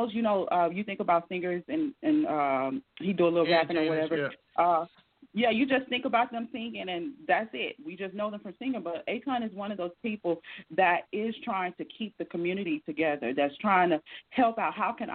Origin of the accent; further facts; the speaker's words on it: Louisiana, United States; And so like me growing up in the South in Louisiana, we were taught about, we weren't really taught about black history.